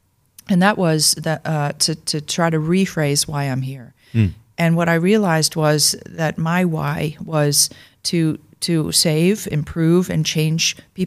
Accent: Melbourne, Victoria, Australia; And I grew up in Australia. I spent many years as a young girl living in Melbourne with my family.

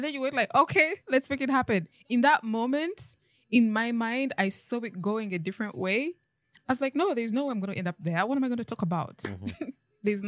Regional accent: Ibanda, Western Region, Uganda; But I am from the West.

